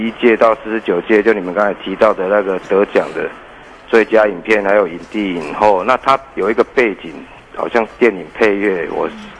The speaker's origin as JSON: {"language": "Chinese", "region": "Kaohsiung", "country": "Taiwan", "said": "我是高雄的"}